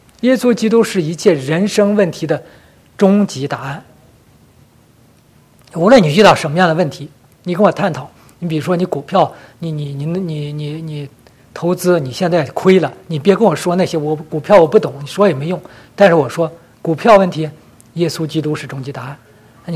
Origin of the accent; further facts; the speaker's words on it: China; 特别是我们从大陆来的这些同胞们，从小都受那个无神论的意识形态、马克思主义那些东西